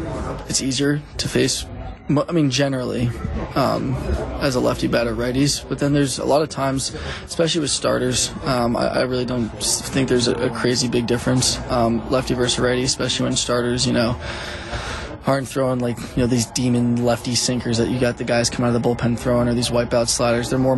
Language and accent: English; Boston, Massachusetts, United States; because I grew up in Boston, went to Boston College